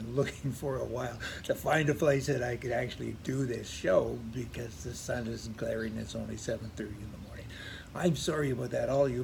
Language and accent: English; Canada; now in United States; I mean, I'm Canadian, and in Canada, you do need climate control. It's cold up there.